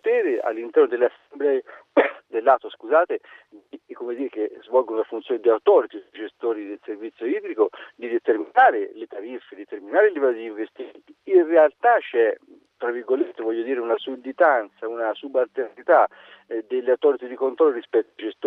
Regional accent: Tuscany, Italy; devo dire, vengo dalla provincia di Arezzo.

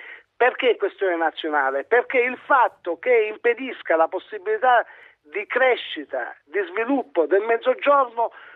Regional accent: Sicily, Italy; per sfortuna mia, che sono un siciliano

